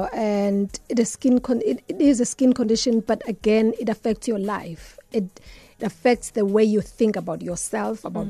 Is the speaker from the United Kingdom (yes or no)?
no; South Africa; Sarafina, it just, you know, as a South African, you feel proud.